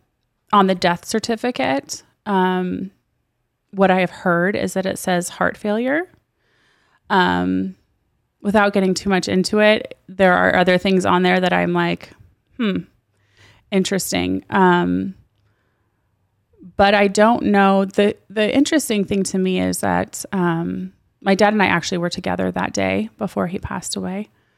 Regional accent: Nevada, United States; So I was raised in Nevada. I was raised by my dad until when he passed away when I was almost 16 years old. I lived in Nevada, and then my mom lived in California.

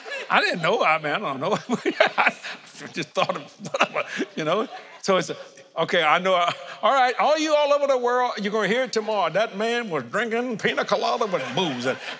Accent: Louisiana, United States; I hate that when I travel over, they know I'm a Cajun.

